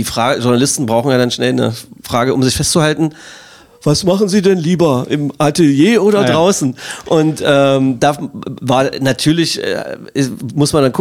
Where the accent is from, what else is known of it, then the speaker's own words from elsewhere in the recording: Magdeburg, Saxony-Anhalt, Germany; als Magdeburger Kind in den 70ern geboren